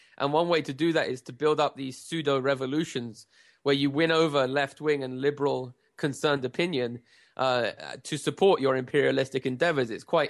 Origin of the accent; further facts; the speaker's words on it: United Kingdom; I come from the United Kingdom.